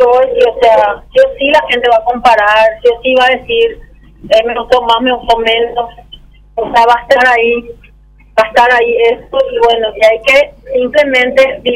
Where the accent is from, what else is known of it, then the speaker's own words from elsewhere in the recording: Paraguay; los paraguayos